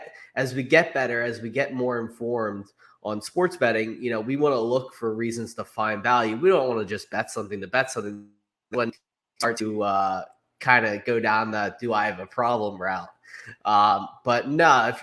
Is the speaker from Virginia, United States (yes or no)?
no; New Jersey, United States; also born or lived in Philadelphia, United States; Yes, I'm from Philadelphia. Nice. Whole family is originally from Philadelphia. I grew up in South Jersey as an Eagles fan, obviously.